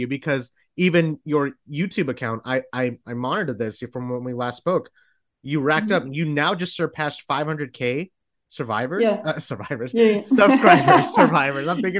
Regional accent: Texas, United States; and here's the thing, I'm a Texan. That means a lot.

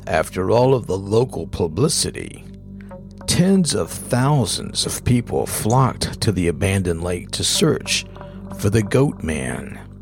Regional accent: Texas, United States; this happened in my hometown in the Dallas-Fort Worth area

